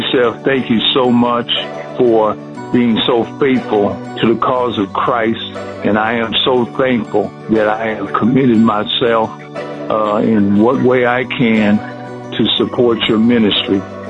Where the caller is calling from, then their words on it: Tecumseh, Ontario, Canada; I'm calling from Tecumseh, Ontario, Canada.